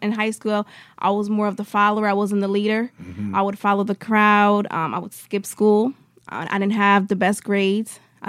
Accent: Bridgeport, Connecticut, United States; Just because when my parents came, from Dominican Republic, I was born here.

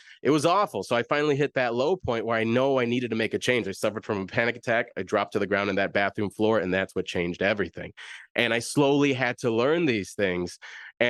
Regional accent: Chicago, Illinois, United States; I'm from Southside Chicago, oldest of 10 siblings. I grew up in the hood.

